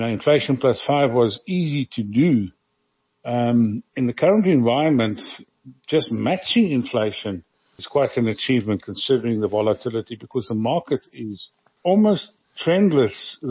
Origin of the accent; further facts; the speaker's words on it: South Africa; So it's very difficult being a South African investment advisor